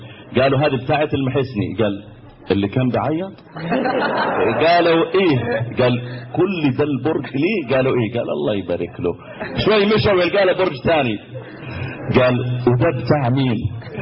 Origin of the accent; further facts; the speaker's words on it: Mecca, Makkah Province, Saudi Arabia; تذكرت مرة عندنا في مكة